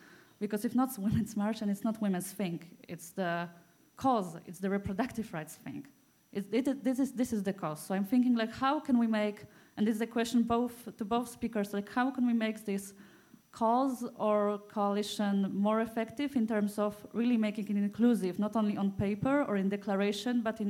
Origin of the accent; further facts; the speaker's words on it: Poland; English is a second language; I'm from the Warsaw Fellowship and from Poland.